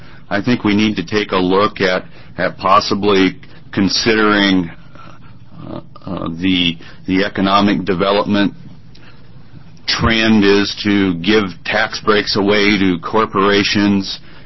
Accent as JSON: {"language": "English", "town": "Eugene", "region": "Oregon", "country": "United States", "said": "I'm from Eugene"}